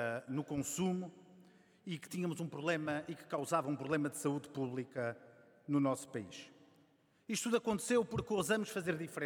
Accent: Azores, Portugal; Outras há, de onde eu venho, dos Açores, ou da região autónoma da Madeira, onde tudo novo acontece.

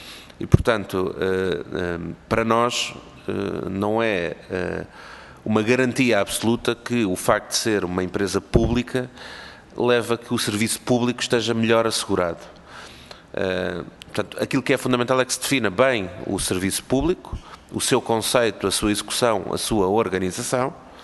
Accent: Almada, Setúbal, Portugal; Eu sou de Almada e fechou há pouco tempo um posto

